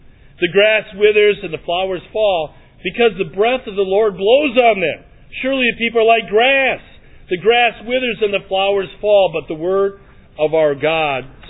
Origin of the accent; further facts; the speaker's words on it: Green Bay, Wisconsin, United States; I'm from Green Bay, that's why everybody's...